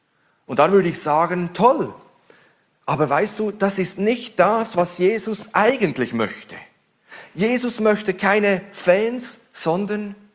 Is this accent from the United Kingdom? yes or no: no; Switzerland; Ich als Schweizer bin Fan vom Tennisstar